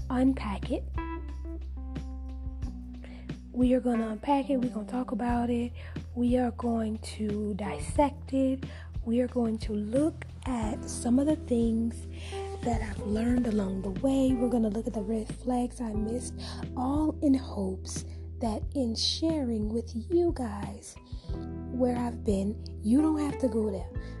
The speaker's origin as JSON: {"language": "English", "town": "Natchitoches", "region": "Louisiana", "country": "United States", "said": "I am from Louisiana, Natchitoches, Louisiana to be exact. And I'm a Southern girl."}